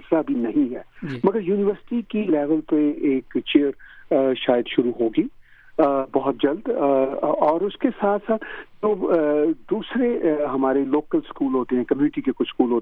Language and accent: Urdu; Pakistan; now in Canada; ہم نے پاکستان میں پلا بڑا تو اردو سیکھی, اردو میں کتابیں لکھی, پنجابی میں بھی لکھی ہیں میں نے